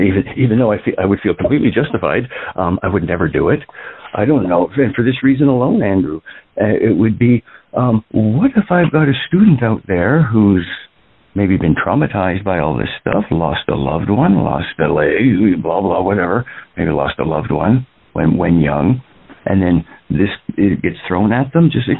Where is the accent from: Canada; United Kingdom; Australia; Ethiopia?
Canada; now in United States; I'm a Canadian originally.